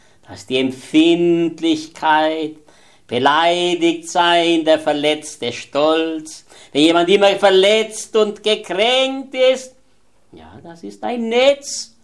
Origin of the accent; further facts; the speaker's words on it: Baden-Württemberg, Germany; Da bei uns in Württemberg, da hat es einen Pfarrer gegeben